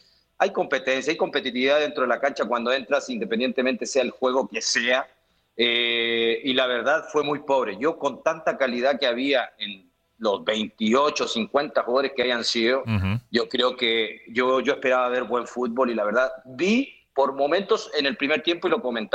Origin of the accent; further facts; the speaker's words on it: Chile; now in Mexico; soy chileno